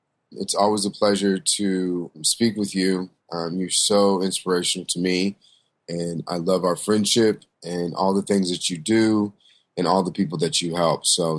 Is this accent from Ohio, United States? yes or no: no; Kansas, United States; I'm a Midwest kid. I'm from Kansas.